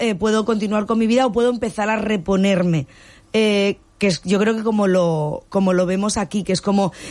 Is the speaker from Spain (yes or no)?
yes; Spain; eso me choca a mí, por ejemplo, como española